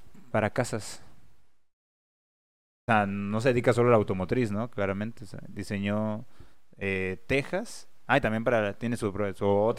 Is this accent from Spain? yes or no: no; Mexico; Bueno, claro que lo sabíamos todos, ¿no? Somos mexicanos, pero...